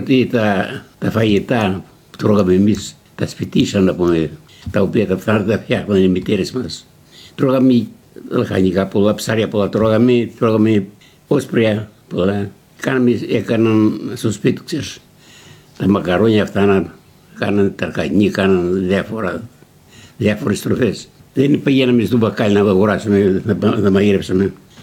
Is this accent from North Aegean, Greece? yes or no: yes; Mytilene, North Aegean, Greece; moved away as an adult; now in Australia; Από τη Μητυλίνη.